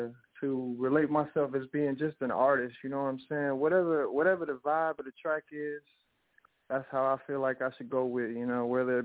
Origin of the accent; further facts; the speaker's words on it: Chicago, Illinois, United States; now in Atlanta, United States; Well, I'm originally from Chicago. I reside in Atlanta right now. I just moved here probably about, I want to say maybe like 3-4 months ago.